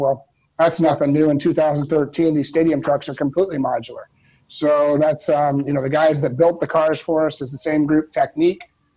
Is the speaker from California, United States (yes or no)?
yes; California, United States; those are two of my buddies that we grew up there in California together.